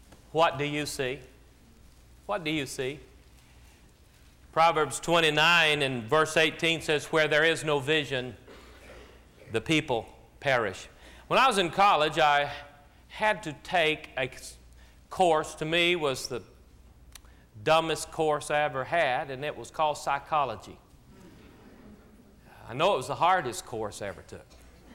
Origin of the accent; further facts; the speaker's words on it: Kentucky, United States; and I am from Kentucky.